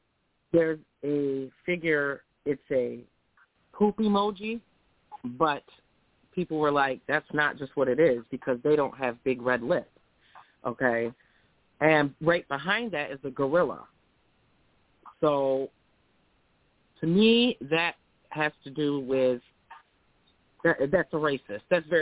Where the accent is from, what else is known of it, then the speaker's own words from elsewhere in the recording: Syracuse, New York, United States; also born or lived in Potsdam; I mean, I'm from Syracuse. I had been living in Potsdam probably close to 9 years.